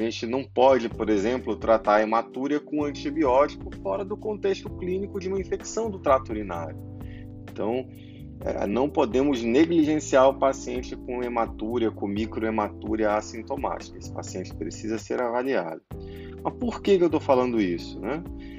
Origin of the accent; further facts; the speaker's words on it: Santarém, Pará, Brazil; atuante na cidade de Santarém do Pará, que é minha terra natal